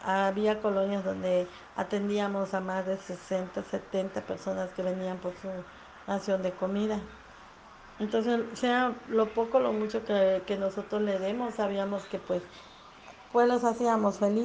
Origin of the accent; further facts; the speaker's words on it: Yucatán, Mexico; pero somos paisanos, somos yucatecos, somos seres humanos